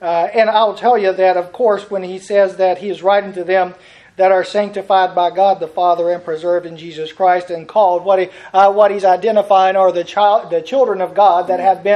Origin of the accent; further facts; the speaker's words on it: Virginia, United States; Yeah, I'm an American. I'm a Virginian.